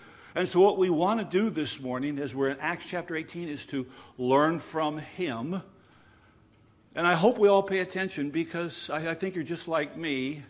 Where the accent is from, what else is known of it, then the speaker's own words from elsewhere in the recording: the South, United States; we're from the South. Many of us have never been in a whiteout.